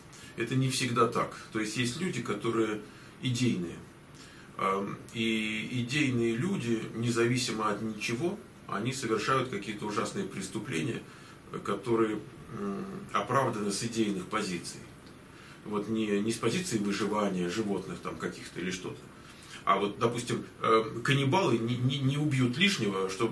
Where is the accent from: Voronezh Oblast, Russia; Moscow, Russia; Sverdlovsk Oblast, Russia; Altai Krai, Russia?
Moscow, Russia; Я тогда как москвич буду в генеральской папахе. Тем более я вырос в семье военного.